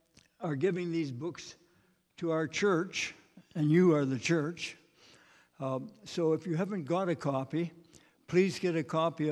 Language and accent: English; Beaton, Ontario, Canada; She grew up in my hometown in Beaton